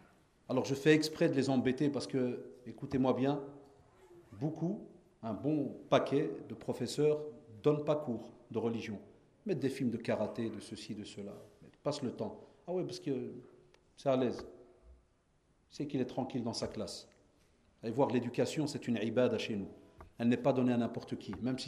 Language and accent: French; Belgium; chez nous en Belgique